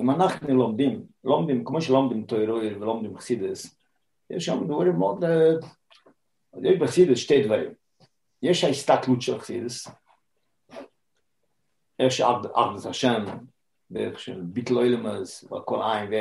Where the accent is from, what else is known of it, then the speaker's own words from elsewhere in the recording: Toronto, Ontario, Canada; אני זוכר, אני הייתי ילד, הגעתי לטורונטו, אני גדלתי בטורונטו.